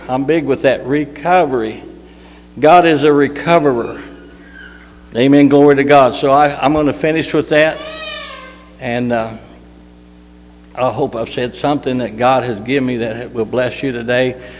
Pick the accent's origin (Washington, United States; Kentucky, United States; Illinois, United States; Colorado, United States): Kentucky, United States; I had to sling it because we're from Kentucky, you know. Promised land.